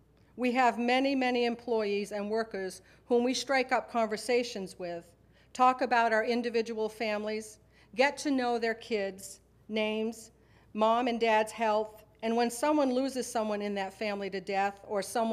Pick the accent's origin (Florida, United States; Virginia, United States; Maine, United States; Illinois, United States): Maine, United States; I was born and raised in Maine in a very rural area.